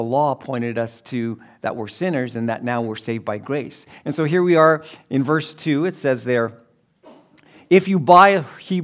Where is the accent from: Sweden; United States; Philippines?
Philippines; Some of you may not know, but I'm Filipino.